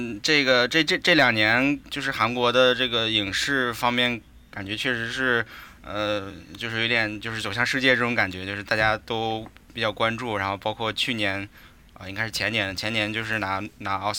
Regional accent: China; 但是我们作为中国人看起来就是除了它里面说的它的语言是我们听不懂以外

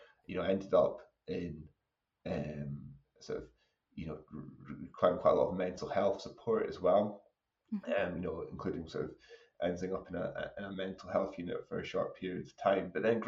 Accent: Aberdeen, Scotland, United Kingdom; I'm from Aberdeen

